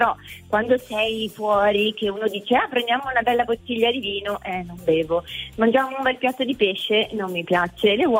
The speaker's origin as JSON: {"language": "Italian", "town": "Milan", "region": "Lombardy", "country": "Italy", "said": "Di Milano."}